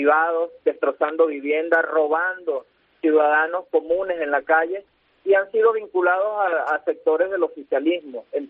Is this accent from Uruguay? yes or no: no; Venezuela; yo como ciudadano venezolano, pues, y que he vivido, yo tengo 51 años